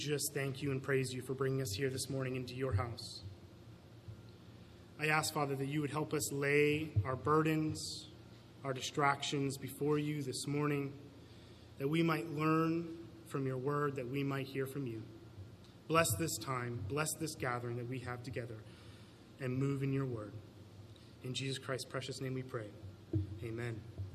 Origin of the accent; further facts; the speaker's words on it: Vermont, United States; moved back up to New England, I'm from Vermont, so I moved back up to Vermont